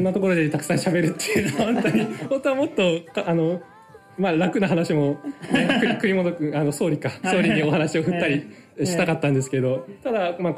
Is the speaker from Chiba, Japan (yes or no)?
yes; Chiba, Japan; 僕は千葉ですね。